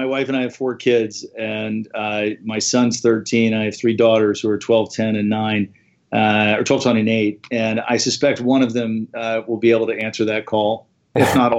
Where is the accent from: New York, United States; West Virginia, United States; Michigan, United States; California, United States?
New York, United States; New York City; also born or lived in Minnesota; Yeah. So I was born in Minnesota. I was then raised in Manhattan and New York City. And I split time between the two.